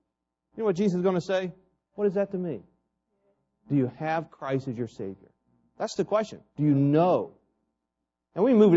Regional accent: West Virginia, United States; also born or lived in Ohio; I was raised, guess where I was raised? West Virginia, that's it.

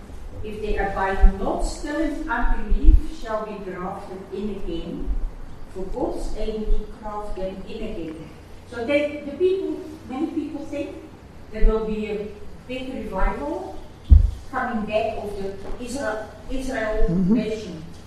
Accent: Netherlands; You know, I grew up in Holland, and in the Second World War, I was born after the Second World War.

